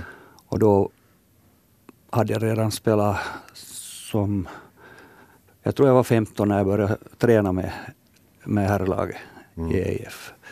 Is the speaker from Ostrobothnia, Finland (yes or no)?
no; Ekenäs, Uusimaa, Finland; also born or lived in Sweden; Jag är uppvuxen här i Ekenäs. Men att jag nu, när jag var liten med min familj flyttade omkring här i södra Finland och när jag sen blev lite äldre så flyttade jag till och med till Sverige.